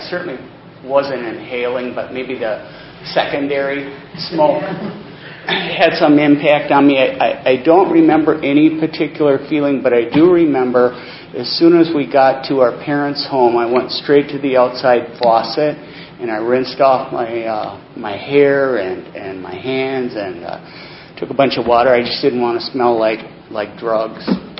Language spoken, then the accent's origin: English; Chippewa Falls, Wisconsin, United States; I grew up in Chippewa Falls, a small town north of Madison, about 3.5 hours.